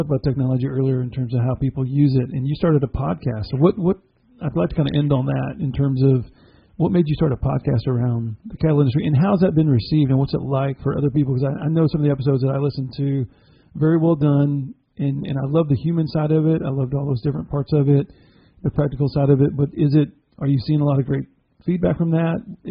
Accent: Texas, United States; I'm, like I said, I grew up in Texas. It's pretty much what we're given that before we're given actual baby food down here.

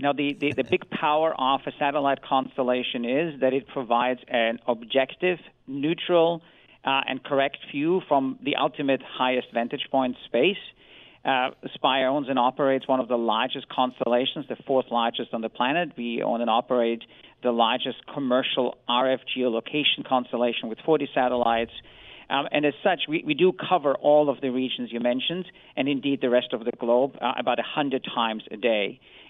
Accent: Vienna, Austria; I come from Vienna, so just as in the Cold War, you had to listen for footsteps around the corners of the hard streets of Vienna

